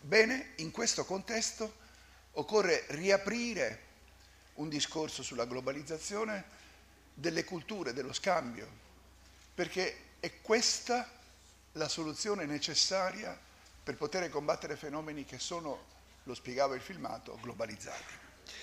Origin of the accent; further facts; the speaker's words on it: Palermo, Sicily, Italy; born there; io sono nato a Palermo, poi sono andato fuori a lavorare